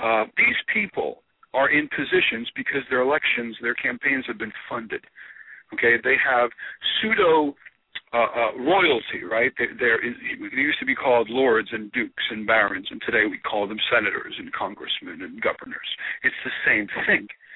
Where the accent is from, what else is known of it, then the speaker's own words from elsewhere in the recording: New York City, New York, United States; New York City.